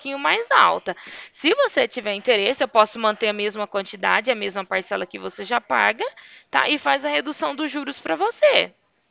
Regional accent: Ribeirão Preto, São Paulo, Brazil; eu sou de Ribeirão Preto.

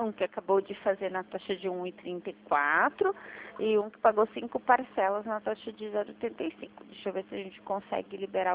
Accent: São José dos Campos, São Paulo, Brazil; eu sou de São José dos Campos

